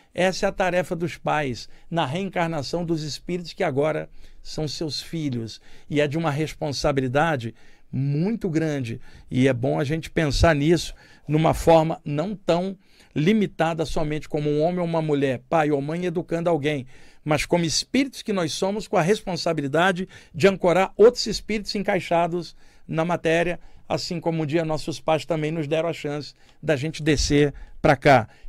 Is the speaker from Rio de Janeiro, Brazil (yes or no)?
yes; Rio de Janeiro, Brazil; eu vim da Baixada Fluminense, no Rio de Janeiro, onde eu cresci. Meu pai era carioca, filho de português. Minha mãe era baiana, quase mulata, moreninha, filha de descendente índios com francês, e eu nasci no Rio de Janeiro, é de lá que eu venho.